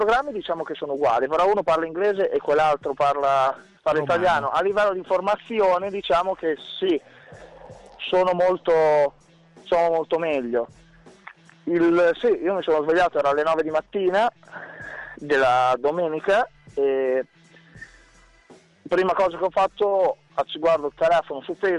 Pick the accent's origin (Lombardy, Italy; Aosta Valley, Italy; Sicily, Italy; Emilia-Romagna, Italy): Emilia-Romagna, Italy; Sant'Agostino; moved away; ho visto il mio comune, il mio paese mezzo crollato lì